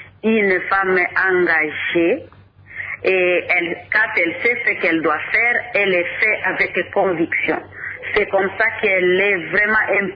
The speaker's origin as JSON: {"language": "French", "region": "Ituri", "country": "DR Congo", "said": "ici chez nous en Ituri"}